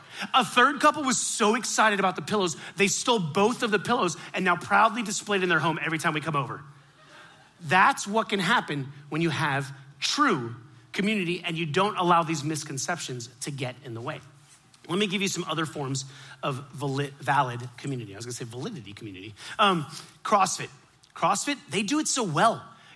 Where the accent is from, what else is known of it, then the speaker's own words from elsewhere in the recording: Miami, Florida, United States; Absolutely, I grew up in Miami.